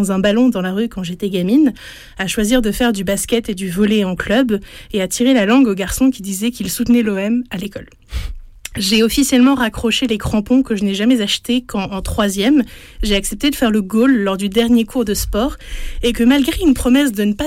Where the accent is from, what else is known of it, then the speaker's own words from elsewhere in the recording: Paris, Île-de-France, France; Je suis parisienne